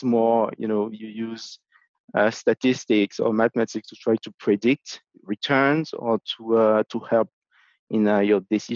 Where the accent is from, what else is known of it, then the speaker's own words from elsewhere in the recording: Benin; also born or lived in Europe / New York; now in Chicago, United States; I am originally from Benin in West Africa. I lived in three continents, in Africa, in Europe, and in the United States. This is year 15 in the United States. I spent the first 15 years in the US in New York, and now I'm in Chicago.